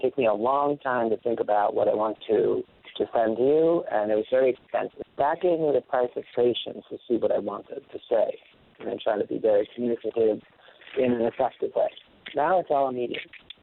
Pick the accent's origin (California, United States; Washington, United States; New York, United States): New York, United States; New York City; And, I'm from New York City. I bet you can tell who I was rooting for.